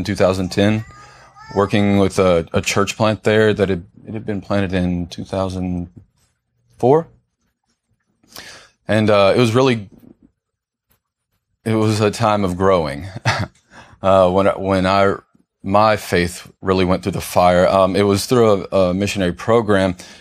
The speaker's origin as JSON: {"language": "English", "town": "Sulphur Springs", "region": "Texas", "country": "United States", "said": "I'm from Sulphur Springs, Texas, Northeast Texas. It's so very different from where we live here."}